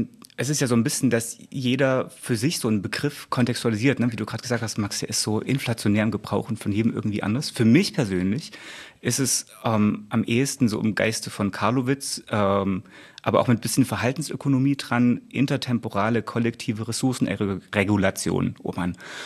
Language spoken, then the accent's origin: German; Saxony, Germany; als es diesen Holz- und Energieknappheit gab durch den Silberbergbau im Erzgebirge in meiner Heimat